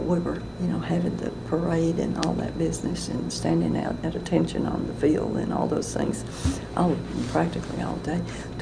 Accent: Kentucky, United States; Well, there wasn't a load because, see, I was coming from Kentucky. I think... And I'm not sure about this. I think I was about the second person in Kentucky to go.

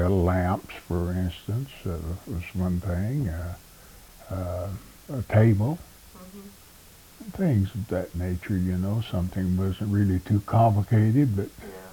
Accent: Jones Fork, Kentucky, United States; Over in Jones Fork.

